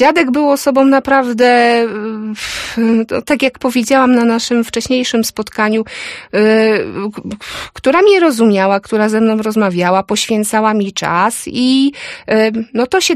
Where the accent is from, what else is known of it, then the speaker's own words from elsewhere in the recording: Łódź Voivodeship, Poland; now in Opole, Poland; No, ja nie pochodzę z Opola, pochodzę jeszcze z małej miejscowości w województwie łódzkim, więc no, na wiosce jeden zna drugiego